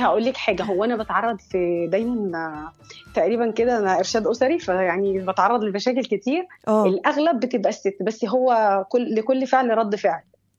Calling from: Cairo, Cairo Governorate, Egypt; انا من القاهره

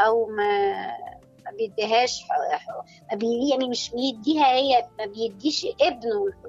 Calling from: Cairo, Cairo Governorate, Egypt; من القاهرة

